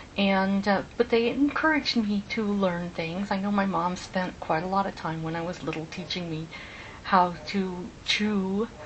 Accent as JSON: {"language": "English", "town": "Tempe", "region": "Arizona", "country": "United States", "tie": "born or raised there", "also_born_or_lived": "Mesa", "said": "I was born in 1952 in Mesa, Arizona, and ROP or RLF, whichever you prefer. My childhood was spent in the Tempe area"}